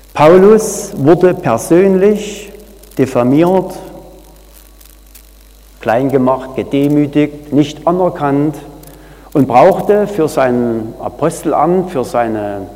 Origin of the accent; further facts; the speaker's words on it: Auerswalde, Saxony, Germany; In der Kirche Auerswalde, wo ich herkomme